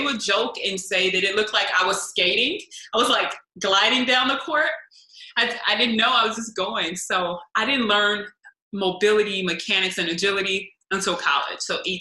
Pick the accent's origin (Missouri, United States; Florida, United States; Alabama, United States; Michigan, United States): Missouri, United States; St. Louis; So I'm from St. Louis, Missouri.